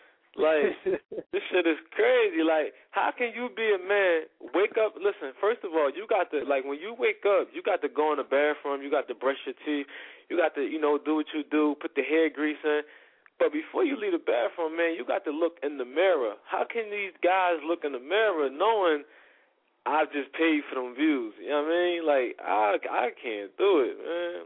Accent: Philadelphia, Pennsylvania, United States; when I say I'm from Philly, like, I'm the definition of it.

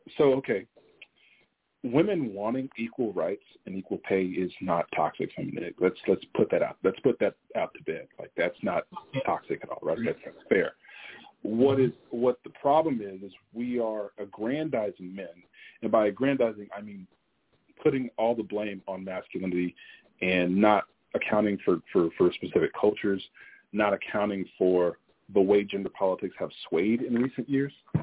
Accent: Texas, United States; I'm from Texas.

